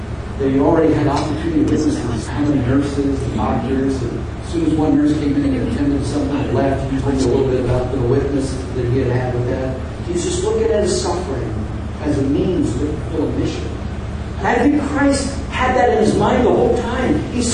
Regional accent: United States; I'm an American, I'm a black American male in my early 20s.

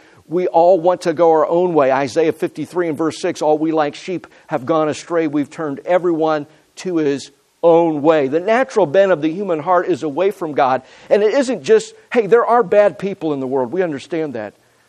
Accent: United States; We do live in the greatest nation on the earth, and I am privileged, we all are, to be called Americans. I've been outside of my country, my home country, for a handful of times.

